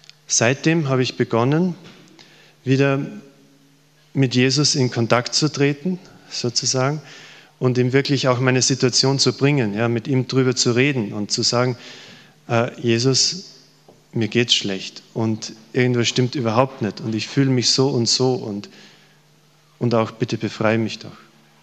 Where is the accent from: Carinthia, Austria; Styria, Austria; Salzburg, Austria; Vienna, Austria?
Styria, Austria; ich komme aus der Steiermark